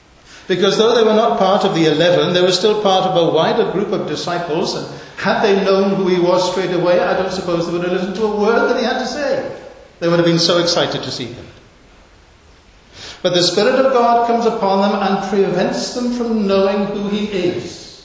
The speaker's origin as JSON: {"language": "English", "region": "Wales", "country": "United Kingdom", "said": "Now, I'm a Welshman."}